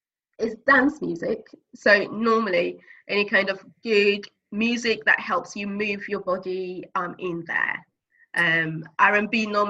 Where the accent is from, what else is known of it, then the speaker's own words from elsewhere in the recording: Ghana; So, because I'm originally from Ghana, I do.